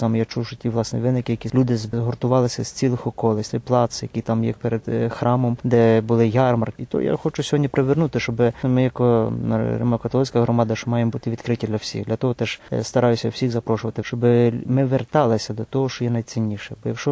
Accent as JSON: {"language": "Ukrainian", "region": "Khmelnytskyi Oblast", "country": "Ukraine", "tie": "born or raised there", "said": "Сам я походжу з Поділля, з городка Хмельницької області. Фактично виріс я при церкві римокатолицькій, з самого дитинства ходив туди"}